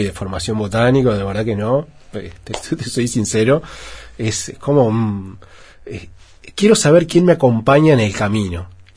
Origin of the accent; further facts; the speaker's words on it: Uruguay; Para gente que no es de ahí, como un uruguayo